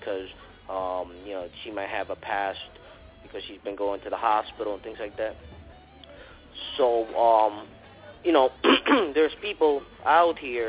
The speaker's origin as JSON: {"language": "English", "region": "New York", "country": "United States", "said": "How are you? … I'm actually from New York."}